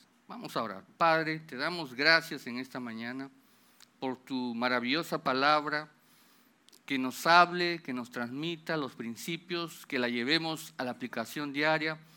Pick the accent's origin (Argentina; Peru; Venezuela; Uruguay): Peru; Lima; estando allá en mi tierra, en Lima, en mi ciudad, en mi casa que me vio crecer.